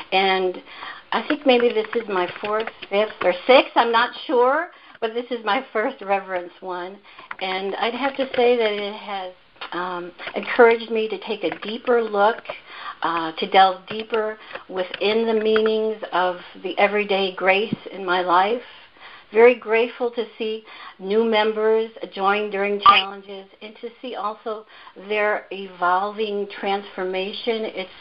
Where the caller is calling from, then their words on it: Illinois, United States; Hello, this is … I'm calling from Central Illinois, where it's unseasonably cool